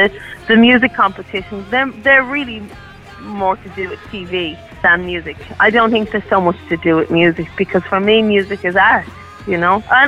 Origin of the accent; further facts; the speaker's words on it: Ireland; I think I'm Irish to my heart and soul. I'm Irish forever